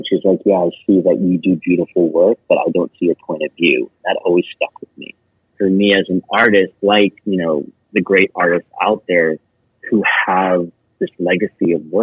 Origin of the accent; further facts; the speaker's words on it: Seattle, Washington, United States; moved away as an adult; I grew up in Seattle in the late 80s, early 90s.